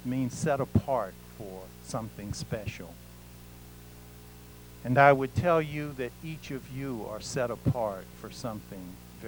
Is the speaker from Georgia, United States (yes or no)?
yes; Savannah, Georgia, United States; And in the church that I grew up in Savannah, Georgia, there was a liturgy called the Liturgy of Consecration.